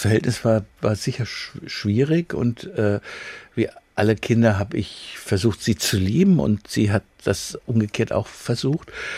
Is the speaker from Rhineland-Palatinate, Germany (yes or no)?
yes; Mainz, Rhineland-Palatinate, Germany; Ja, also Mainz ist meine Heimatstadt. Ja, ich bin hier relativ lange hier gewesen.